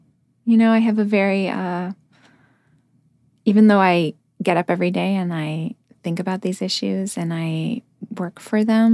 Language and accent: English; East Coast, United States; And I'm actually from the East Coast originally.